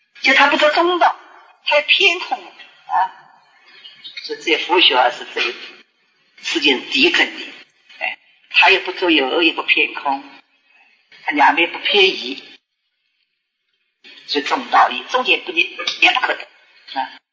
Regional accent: Shanghai, China; 我们上海人说

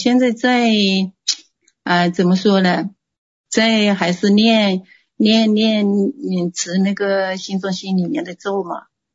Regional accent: Hunan, China; 我是湖南的。

